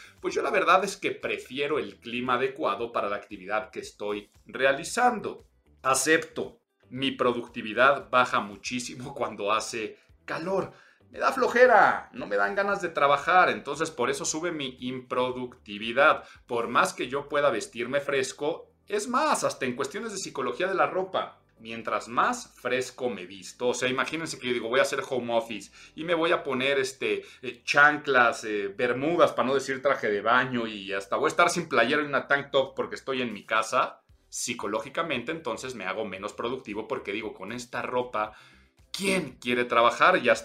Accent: Mexico City, Mexico; yo sé que aquí estoy pecando de localista y además pecando de chilango.

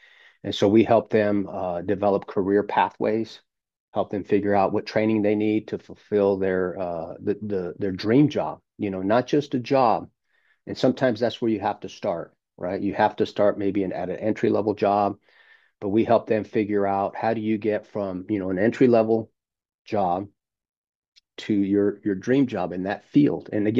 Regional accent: Las Vegas, Nevada, United States; I'm from Las Vegas, born and raised here

